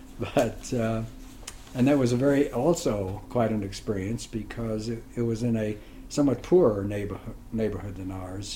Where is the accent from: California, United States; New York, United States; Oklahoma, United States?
New York, United States; born there; I was born in New York in 1921 of immigrant parents. They both came from the Russian Empire, one dad from White Russia and my mother from the Ukraine.